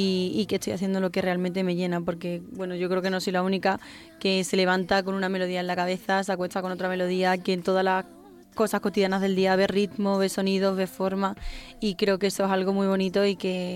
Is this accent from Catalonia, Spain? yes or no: no; Villafranca de los Barros, Extremadura, Spain; allí en la escuela de música de mi pueblo, de Villafranca de los Barros.